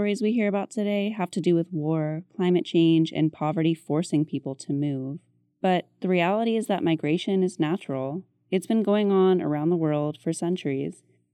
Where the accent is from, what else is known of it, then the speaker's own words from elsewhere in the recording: Arizona, United States; also born or lived in Amman, Jordan; I grew up here in Arizona, and I spent almost 5 years in Amman, Jordan, covering migration, the environment, and human rights.